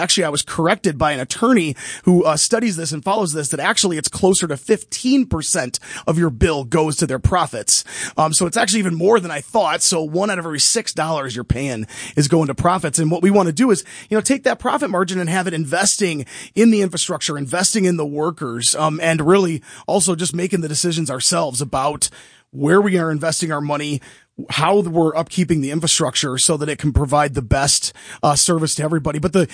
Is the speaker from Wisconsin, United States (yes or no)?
yes; Jefferson, Wisconsin, United States; I grew up in Jefferson, Wisconsin, great town.